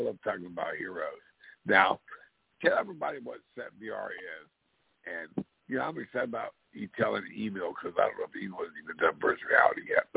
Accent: Hawaii, United States; I'm from Hawaii, ladies and gentlemen. And as a kid growing up, reading the magazines, I used to walk to the Honolulu stuff.

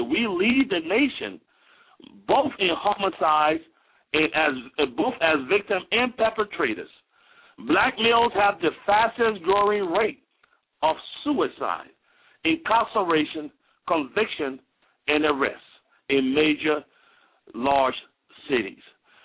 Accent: Liberia; I'm the son of a former chief of police, and I'm from Liberia, West Africa.

